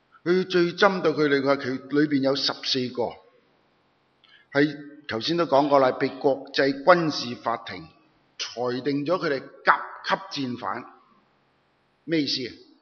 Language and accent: Chinese; China; 或者说我们中国人叫有他的什么位